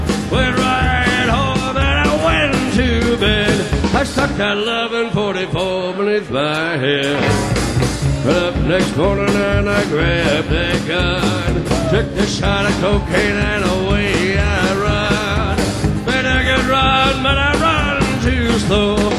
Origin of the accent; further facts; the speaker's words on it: San Diego, California, United States; We're from San Diego, so, you know, sea level